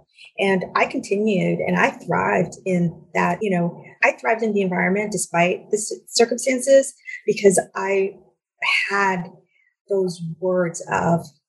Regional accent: New Rochelle, New York, United States; I mean, I grew up here in Westchester. I grew up in New Rochelle, and everyone knows New Rochelle it's like the gateway drug for, you know, New York City kids.

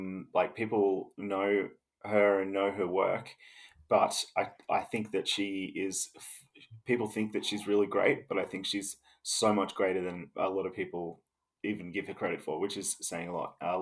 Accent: Darwin, Northern Territory, Australia; also born or lived in Newcastle / Copacabana; Well, I was born in Newcastle, which is the question. And then when I was two, we moved to Darwin. So I grew up for half of my life until I was nearly a teenager in Darwin. And then we moved to Copacabana, which is a little beach town on the central coast, about an hour and a half north of Sydney.

